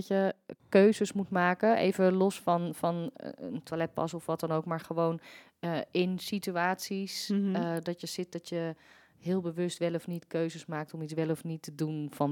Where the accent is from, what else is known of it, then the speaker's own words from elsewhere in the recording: Bergen op Zoom, North Brabant, Netherlands; Ik kom uit Berg op Zoom. En in Berg op Zoom, in Brabant, ja, vieren we carnaval natuurlijk.